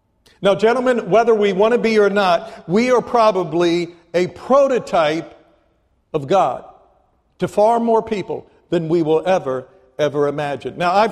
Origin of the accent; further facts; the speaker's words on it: Ohio, United States; moved away; I grew up in Ohio. I knew nothing about the oil field.